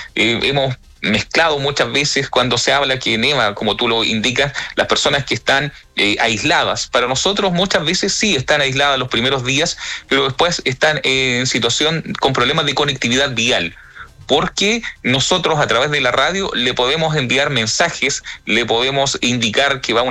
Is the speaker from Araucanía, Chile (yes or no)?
yes; Curacautín, Araucanía, Chile; born there; also born or lived in Lonquimay; Yo llevo 35 años en la comuna de Lonquimay, nací en Curacautina, la comuna vecina, pero me siento lonquimayino